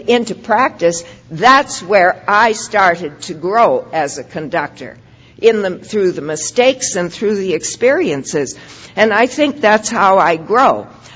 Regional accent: Saskatchewan, Canada; born there; I was born in Saskatchewan, just as you pronounced it yesterday, my friend. And we were Roman Catholic, and there were 10 of us in the family.

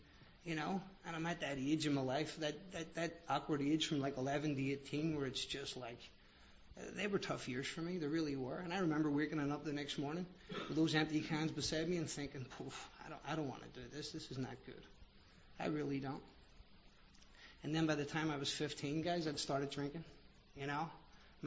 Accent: Belfast, Northern Ireland, United Kingdom; I'm Irish. I like to fight.

